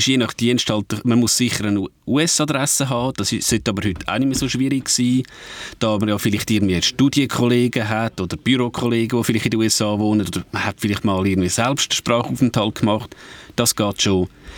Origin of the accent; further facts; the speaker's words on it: Switzerland; wenn ich als Schweizer dort draufgehe, heisst man zuerst, ja, not available in your country.